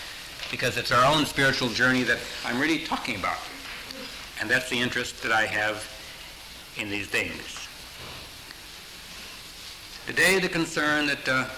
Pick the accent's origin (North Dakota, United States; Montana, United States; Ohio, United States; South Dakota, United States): South Dakota, United States; Sioux Falls; from Sioux Falls, South Dakota.